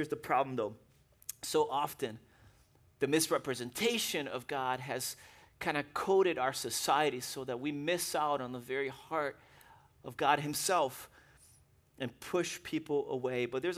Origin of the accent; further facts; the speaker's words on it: Brazil; Even growing up in Brazil, for me, it was the same way.